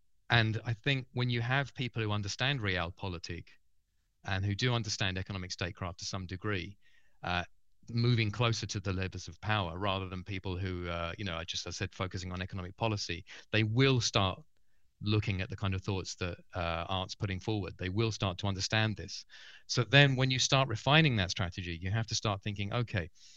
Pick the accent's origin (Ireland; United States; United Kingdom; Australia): United Kingdom; and I'm a Brit, as you can hear